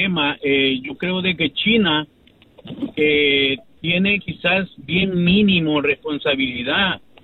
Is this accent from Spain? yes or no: no; El Salvador; Con todo orgullo, soy salvadoreño.